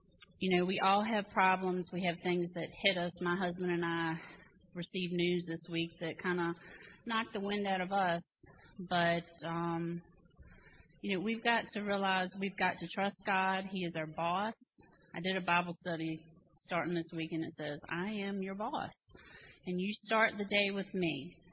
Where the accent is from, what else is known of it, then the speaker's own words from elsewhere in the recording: Matthews, United States; I'm from Matthews. … from Matthews, if y'all know … over there.